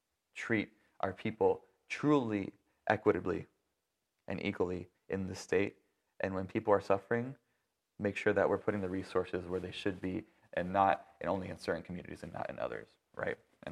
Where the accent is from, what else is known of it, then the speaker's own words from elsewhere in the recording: Georgia, United States; I love Georgia. It's my home state. I was born and raised here, so...